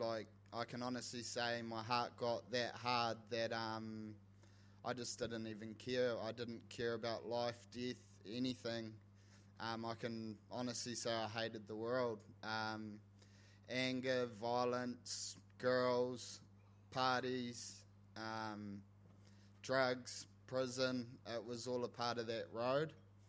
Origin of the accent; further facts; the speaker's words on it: Invercargill, Southland, New Zealand; born there; I was born in Invercargill.